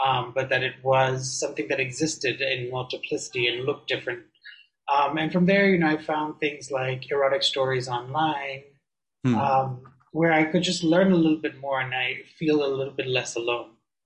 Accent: Ghana; So I grew up in Ghana in West Africa. And I grew up in a Sindhi family there, and there's a fairly large Sindhi community there.

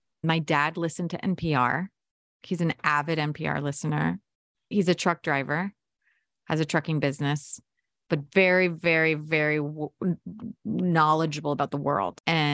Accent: Takoma Park, Maryland, United States; born there; I was born in Tacoma Park, Maryland. Both of my parents are from Uruguay. My mom from the city, my dad from the farmlands.

